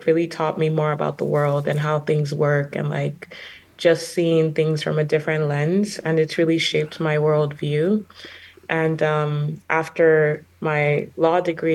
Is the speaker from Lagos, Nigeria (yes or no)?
yes; Lagos, Nigeria; I'm Nigerian. So I was born in Lagos, Nigeria, which is where I grew up. I went to school in Ikeja, which is like on the mainland.